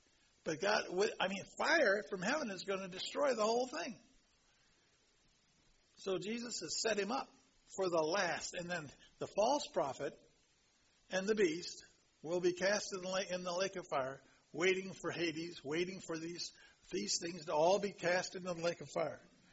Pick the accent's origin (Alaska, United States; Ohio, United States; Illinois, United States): Illinois, United States; Harvard; And when I was raised, this was the best thing that my parents had for me back in those days, growing up in Harvard, Illinois.